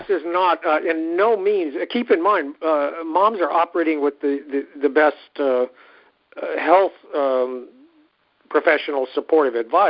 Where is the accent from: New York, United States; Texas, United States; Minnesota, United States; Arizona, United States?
Texas, United States; San Antonio; I grew up in San Antonio in the 50s, and in addition to Mexican food, I'm sure I ate a lot of fried chicken